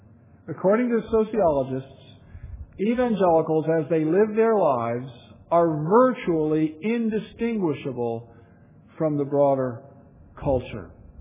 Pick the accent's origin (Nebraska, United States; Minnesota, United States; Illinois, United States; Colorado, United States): Nebraska, United States; I'm from Nebraska. And our football coach, we say our in Nebraska. We don't have mountains. We don't have any natural lakes.